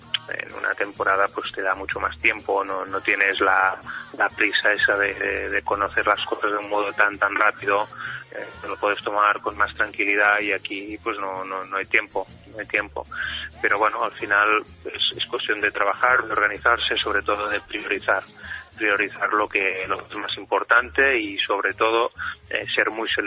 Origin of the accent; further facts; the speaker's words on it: Barcelona, Catalonia, Spain; en Barcelona, pues de donde soy